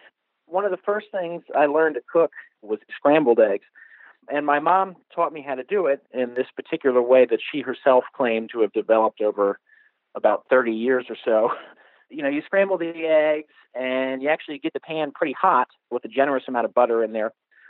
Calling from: Virginia, United States; I'm calling from Virginia.

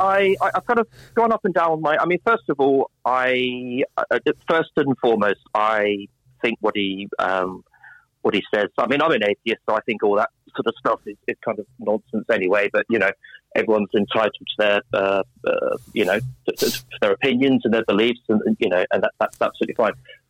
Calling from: London, United Kingdom; London. Southwest London.

